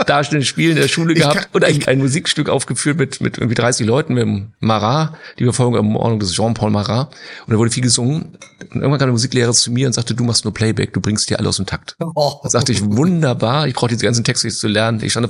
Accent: Hamburg, Germany; Nee, ich bin ja in Lockstedt groß geworden, aber wir konnten das auch.

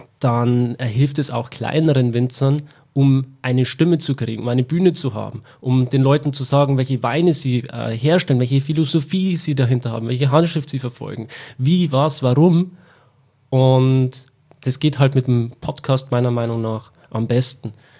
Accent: Bavaria, Germany; gerade in der Gegend, wo ich herkomme, in Oberpfalz

